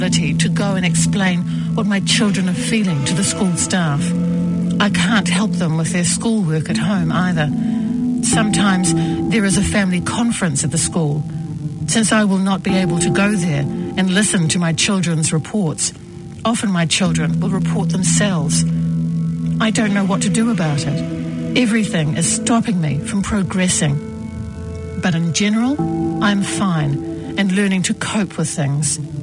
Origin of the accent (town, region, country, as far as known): Sudan; moved away as an adult; also born or lived in Chad; now in New Zealand